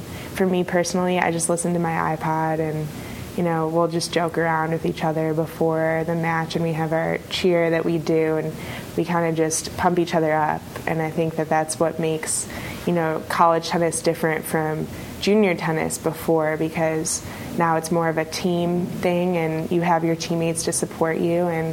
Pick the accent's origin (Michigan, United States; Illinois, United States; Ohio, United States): Illinois, United States; Chicago; And I come from Chicago, so I'm used to playing indoor.